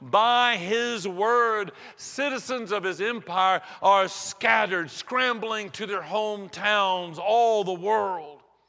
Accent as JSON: {"language": "English", "town": "Eatonton", "region": "Georgia", "country": "United States", "tie": "born or raised there", "said": "As a kid growing up in Eatonton, Georgia, I thought all the world looked just like Eatonton. And then at the tender age of 18, I moved to Atlanta to go to art school"}